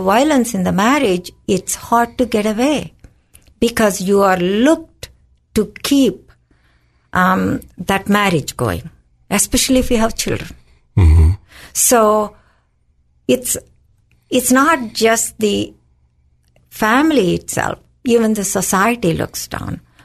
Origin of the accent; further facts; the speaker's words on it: India; born there; English is a second language; you can tell by my accent, I'm a foreigner, in the sense I was born in another country, India